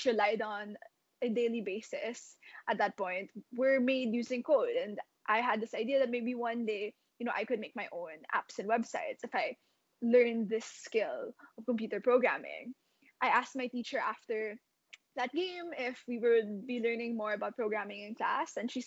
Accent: Manila, Metro Manila, Philippines; So I was born and raised here in Manila, Philippines, and that's where I'm calling in from today.

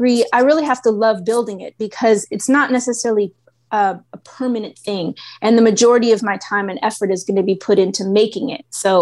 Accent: Oakland, California, United States; I think that growing up in the Bay Area and in Oakland specifically, I think the Bay Area does support the arts in a really unique way.

